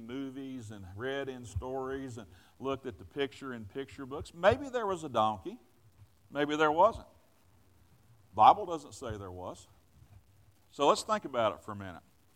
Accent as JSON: {"language": "English", "region": "Virginia", "country": "United States", "tie": "born there", "said": "I was born in Virginia."}